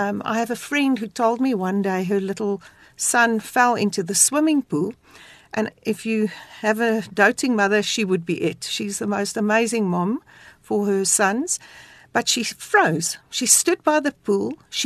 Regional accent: South Africa; being in South African, we have a lot of trauma in terms of car hijackings

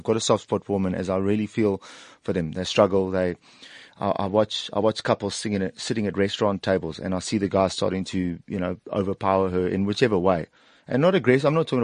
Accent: South Africa

